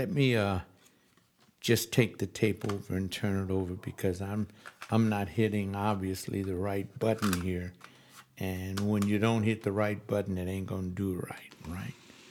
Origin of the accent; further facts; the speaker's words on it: Los Angeles, California, United States; born there; and I was born here in Los Angeles.